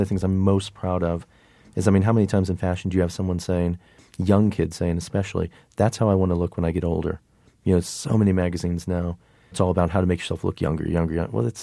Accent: Midwest, United States; I'm from the Midwest. I'm kind of a regular guy.

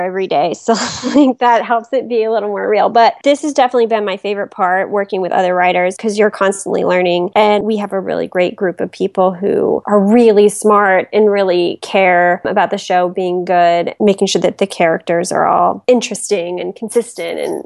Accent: Atlanta, Georgia, United States

